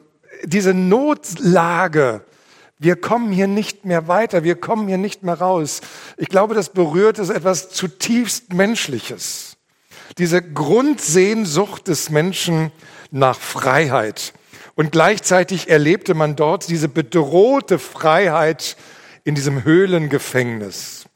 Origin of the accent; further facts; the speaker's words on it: Hanover, Lower Saxony, Germany; born there; Ich selbst bin gebürtig in Hannover, also so ein richtiger Niedersachse.